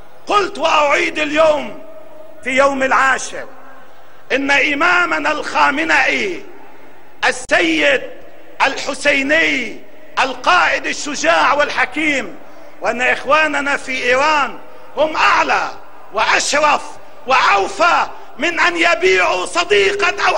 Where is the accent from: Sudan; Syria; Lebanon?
Lebanon; نحن في لبنان